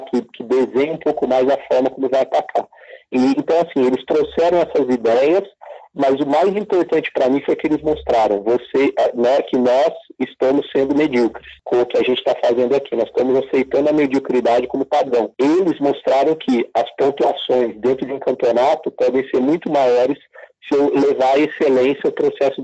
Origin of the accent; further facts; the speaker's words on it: Campinas, São Paulo, Brazil; eu sou de Campinas, acompanho, né, as equipes bastante por ser daqui